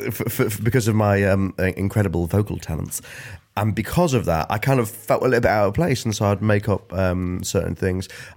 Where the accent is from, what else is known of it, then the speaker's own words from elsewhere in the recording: Grimsby, Yorkshire and the Humber, United Kingdom; So I grew up in Grimsby